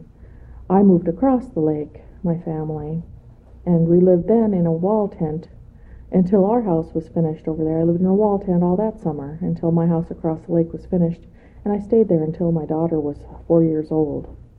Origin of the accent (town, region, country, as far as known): Tanana, Alaska, United States; born there